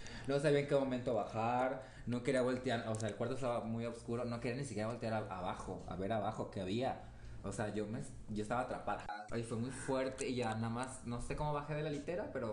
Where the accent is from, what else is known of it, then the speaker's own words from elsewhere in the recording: Villahermosa, Tabasco, Mexico; No, pues yo, soy de Tabasco. Soy originaria de Villahermosa, Tabasco. Tierra caliente, chica.